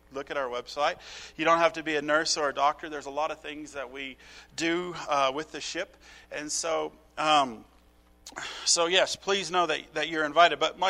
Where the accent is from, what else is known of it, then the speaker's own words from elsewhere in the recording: Colorado, United States; I come from Colorado, you know, I don't know these terms